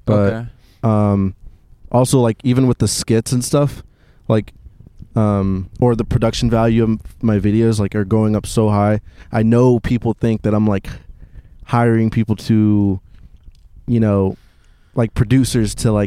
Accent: Texas, United States; now in Los Angeles, United States; I grew up in Texas and I still don't have a tolerance for the heat. LA is just so nice.

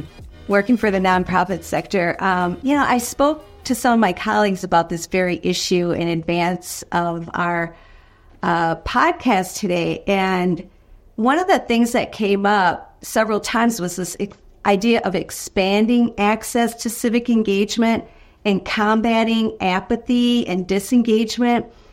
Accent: South St. Paul, Minnesota, United States; I did not realize growing up in South St. Paul, Minnesota

